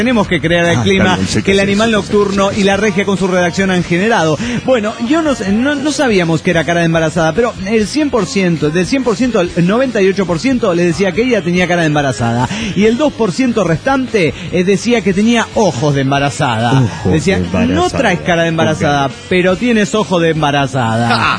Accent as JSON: {"language": "Spanish", "town": "Juliaca", "region": "Puno", "country": "Peru", "said": "Soy el bohemio de Juliaca, Perú."}